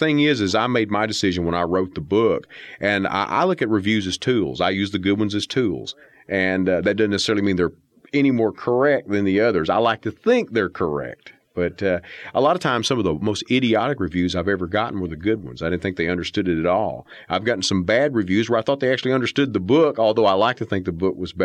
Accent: Texas, United States; I took my own drive-in experiences growing up in East Texas and going to the drive-in

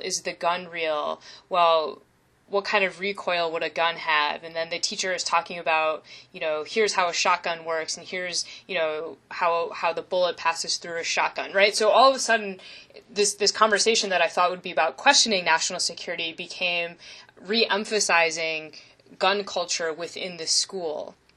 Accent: Pennsylvania, United States; You know, I'm from Pennsylvania, which is rich in gun culture, but I never grew up around guns.

